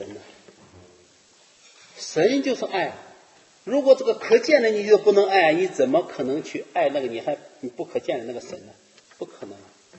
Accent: Henan, China; 我这次回中国啊，我看了一个电视，郑州，我是河南的嘛

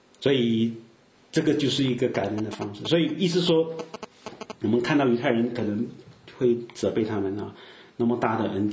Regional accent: Fujian, China; accent: Fujianese; 我们福建话长是种植的意思啊

